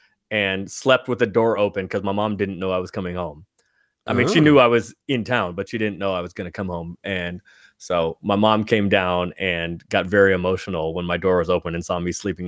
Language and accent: English; San Francisco, California, United States; A couple years ago, I grew up in San Francisco.